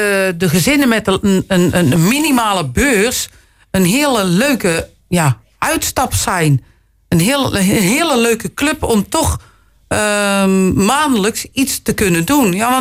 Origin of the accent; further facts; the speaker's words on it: Steenbergen, North Brabant, Netherlands; En ik kom dan uit Steenbergen.